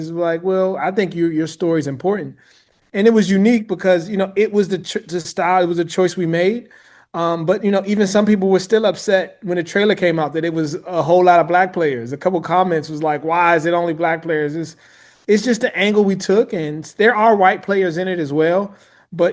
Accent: Washington, District of Columbia, United States; You know, I'm not from Alabama. I'm from Washington, D.C.

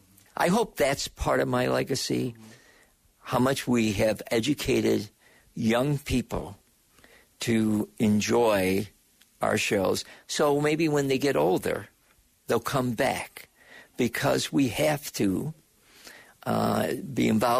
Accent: Auburn, New York, United States; now in West Virginia, United States; I'm from Auburn, New York, near Syracuse, near Skinny Atlas, New York

